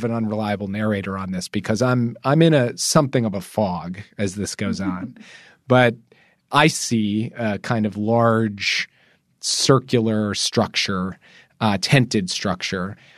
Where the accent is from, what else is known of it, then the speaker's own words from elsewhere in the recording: Minneapolis, Minnesota, United States; you live in my hometown of Minneapolis, Minnesota